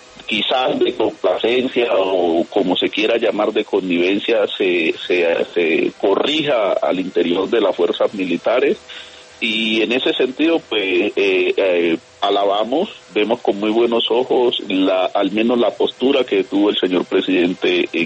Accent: Colombia; para ver cómo nosotros también podemos seguir sosteniéndonos como colombianos con vida.

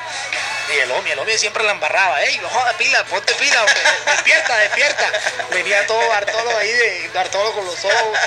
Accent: Bolívar, Colombia; que son sitios que quedan cerca de Cartagena, que son hermosos, y a mí siempre me gusta mostrar mi tierra.

